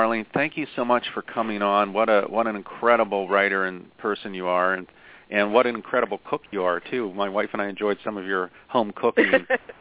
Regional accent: Pennsylvania, United States; Her 3rd book is set in Amish country in Pennsylvania, my home state.

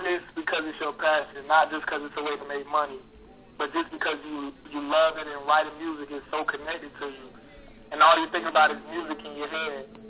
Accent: Miami, Florida, United States; I was born and raised in Miami. I'm a December baby, December 29, 1993.

